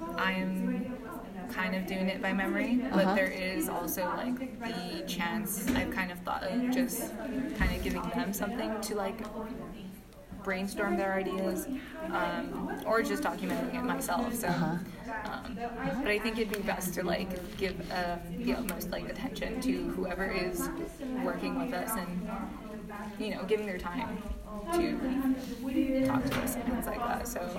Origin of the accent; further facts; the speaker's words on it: Pecos, New Mexico, United States; My pronouns are she, her, and hers. I am from Pecos, New Mexico, which is a little rural town north of Santa Fe.